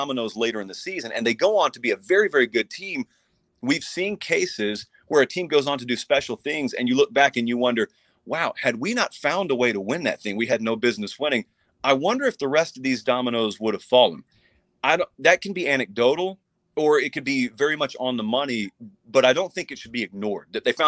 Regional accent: Columbus, Georgia, United States; I grew up in Columbus, Georgia. And so I grew up in a family that had some Georgia fans, some Bama fans

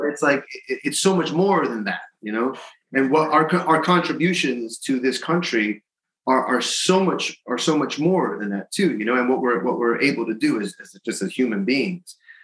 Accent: England, United Kingdom; you know, as like an English guy

